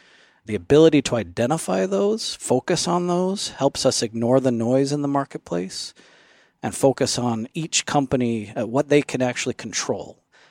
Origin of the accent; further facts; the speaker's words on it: Phoenix, Arizona, United States; I'm a lifelong Phoenix Suns fan. I grew up in the Phoenix area.